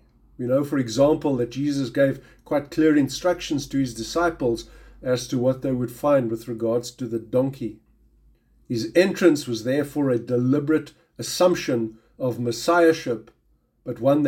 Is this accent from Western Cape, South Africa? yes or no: yes; Cape Town, Western Cape, South Africa; I'm from Cape Town, and Cape Town is a rather special place to come home